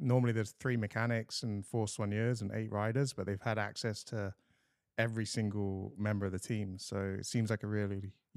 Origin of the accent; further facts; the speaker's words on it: London, United Kingdom; So I grew up in London, loved sport from an early age